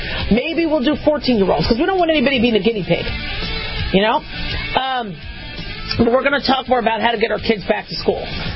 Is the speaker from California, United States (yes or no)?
yes; California, United States; I love California. I'm from California, you know, so I'm still a Californian. Right? So not a Valley girl. I hate that term, but I was born there. I've lived there for some time.